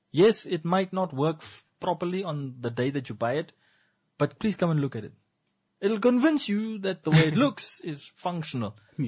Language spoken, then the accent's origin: English; Rehoboth, Hardap, Namibia; because I come from Rehoboth